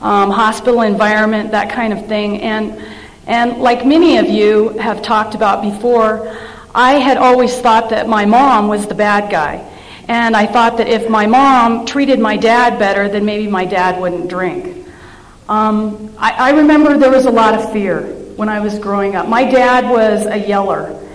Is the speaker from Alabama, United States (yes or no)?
no; Denver, Colorado, United States; born there; I was born in 1960 in Denver, Colorado.